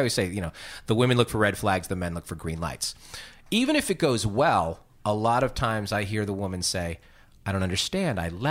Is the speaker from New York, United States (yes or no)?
yes; New York, United States; I'm from New York originally.